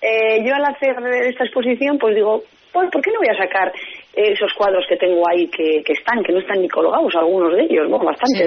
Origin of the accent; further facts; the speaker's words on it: Artziniega, Basque Country, Spain; el hacer una exposición aquí en Artziniega, que es mi pueblo